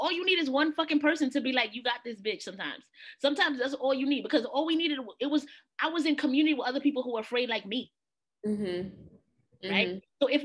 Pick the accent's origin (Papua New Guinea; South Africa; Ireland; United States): United States; New York City, New York; We're from New York City. We can't swim, right?